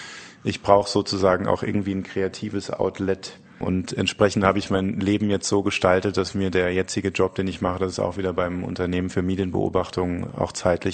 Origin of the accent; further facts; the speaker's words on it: Püttlingen, Saarland, Germany; moved away as an adult; also born or lived in Saarbrücken / London; Ich bin 1984 in Saarbrücken geboren, bin relativ ereignislos in einem kleinen Ort namens Püttlingen groß geworden. Bin dann nach dem Abi wollte unbedingt in die große weite Welt und bin dann nach London gezogen.